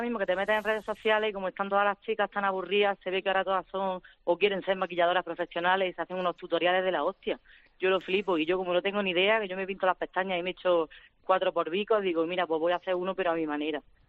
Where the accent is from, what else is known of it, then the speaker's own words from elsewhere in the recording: Asturias, Spain; Soy asturiana.